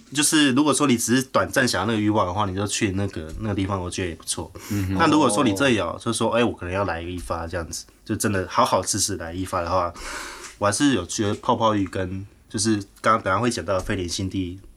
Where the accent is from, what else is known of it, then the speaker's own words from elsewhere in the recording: Taiwan; 我不是，我是台湾人。